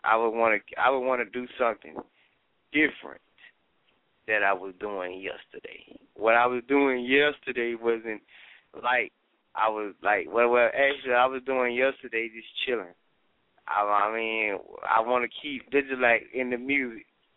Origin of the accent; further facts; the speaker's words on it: United States; I'm actually from Terry County, but actually I'm over here in Shelby right now, you know.